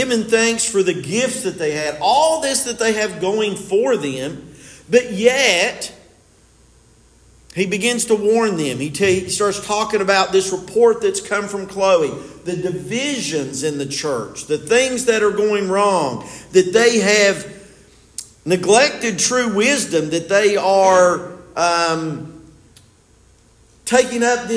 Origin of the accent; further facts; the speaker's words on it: Delbarton, West Virginia, United States; from Delbarton